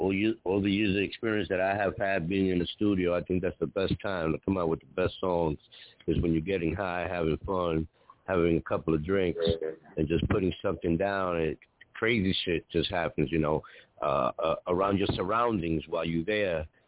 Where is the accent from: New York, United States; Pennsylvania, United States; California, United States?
New York, United States; Bronx; But, because me, myself, I'm from the Bronx, and we say the BX